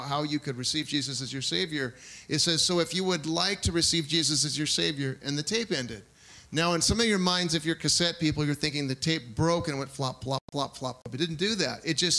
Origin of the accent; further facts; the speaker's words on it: Los Angeles, California, United States; I grew up in Los Angeles, and so there was just like kids everywhere. A block would have 20 or 30 kids on it.